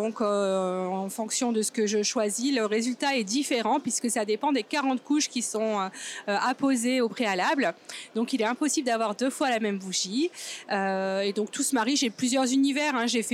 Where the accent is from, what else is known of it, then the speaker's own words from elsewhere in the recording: Tence, Auvergne-Rhône-Alpes, France; Alors, je suis de Haute-Loire, à Tens, entre Yssingeaux et le Chambon-sur-Lignon.